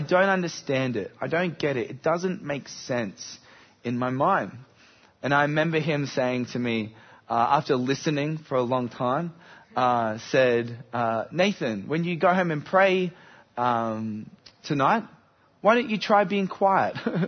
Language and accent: English; Bendigo, Victoria, Australia; We just got married in November, and we're from Bendigo.